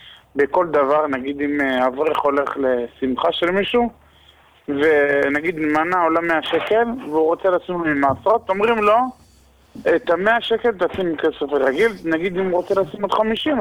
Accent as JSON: {"language": "Hebrew", "town": "Yavne", "region": "Central District", "country": "Israel", "said": "אני מיבנה."}